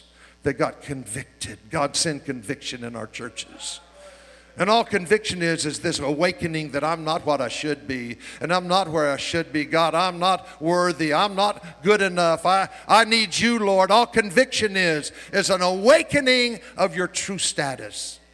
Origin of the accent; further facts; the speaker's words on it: Oildale, California, United States; born there; I was born in Oildale. I wasn't even born in Bakersfield. I was born on the wrong side of the river from Bakersfield. I was raised in the projects.